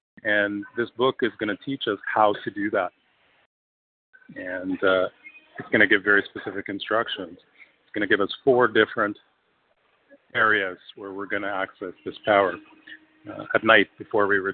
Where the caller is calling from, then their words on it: Toronto, Ontario, Canada; I'm in Toronto, Canada.